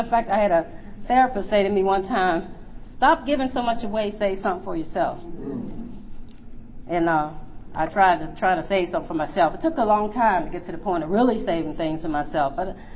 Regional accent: Pennsylvania, United States; So when I was in Alabama, even though I'm from Pennsylvania, I wore the Alabama look.

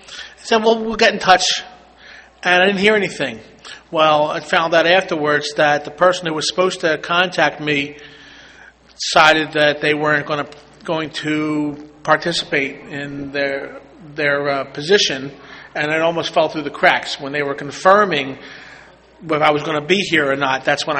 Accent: Philadelphia, Pennsylvania, United States; Figured they would get somebody local. I'm from Philly area.

